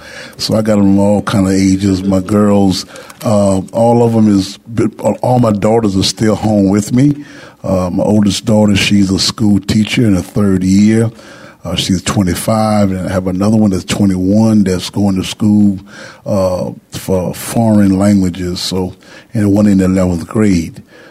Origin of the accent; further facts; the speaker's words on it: Tampa, Florida, United States; born there; I was born in Tampa, Florida.